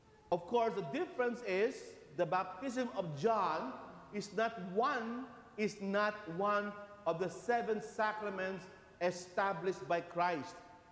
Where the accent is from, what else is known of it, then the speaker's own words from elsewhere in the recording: Philippines; English is a second language; now in United States; since I'm from the Philippines, should I love the Filipinos more than others?